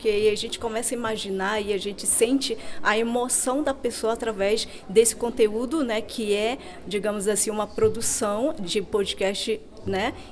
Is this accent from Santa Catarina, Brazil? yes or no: no; São Gabriel da Cachoeira, Amazonas, Brazil; sou do povo Anano, sou do município de São Gabriel da Cachoeira